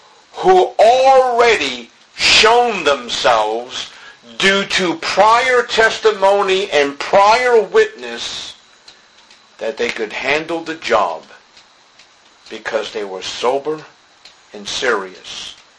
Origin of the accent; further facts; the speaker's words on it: Boston, Massachusetts, United States; when I was growing up on the East Coast, we used to have these large ocean liner ships, these big barges come into Boston Harbor.